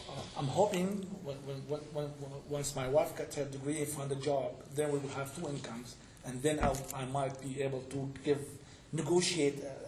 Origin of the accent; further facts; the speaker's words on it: Syria; now in United States; I've been so lucky because I came from Syria, from a faraway country, and thank God I took that decision. I came here.